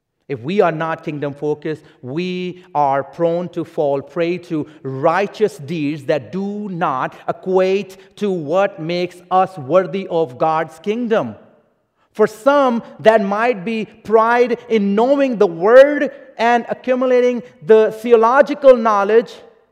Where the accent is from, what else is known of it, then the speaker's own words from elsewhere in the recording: Pakistan; English is a second language; Many of you know I come from Pakistan. I live there, and still most of my ministry is among Muslims.